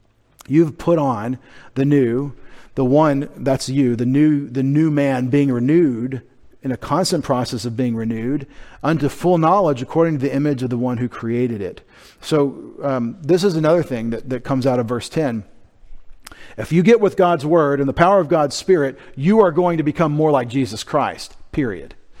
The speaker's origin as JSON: {"language": "English", "country": "United States", "said": "And I'm an American, believe me."}